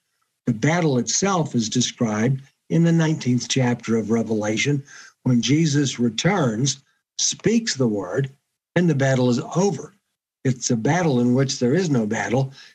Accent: Detroit, Michigan, United States; I grew up in Detroit, the automobile capital of America.

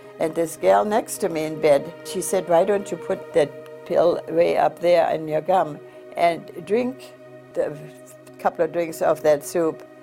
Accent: Breslau, Silesia, Germany; my mother had a chance to go home to Breslau, to my hometown, with some friends and other people.

